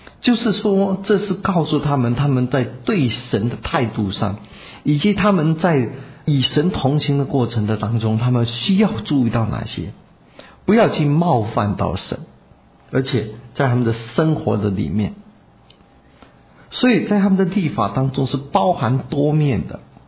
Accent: China; 不能够用我们中国人的方式跟文化来强迫别人，一定要按照我们的方式。

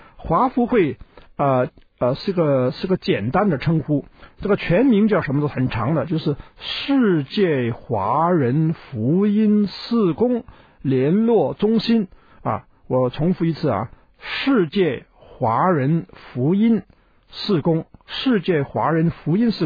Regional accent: China

